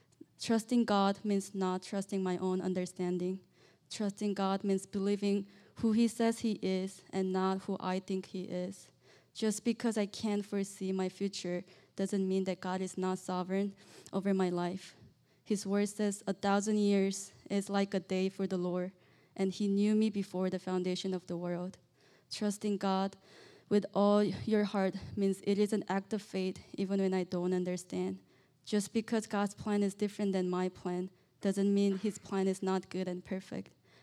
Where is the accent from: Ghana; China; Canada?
China; moved away as an adult; I grew up in China, and I came here for college.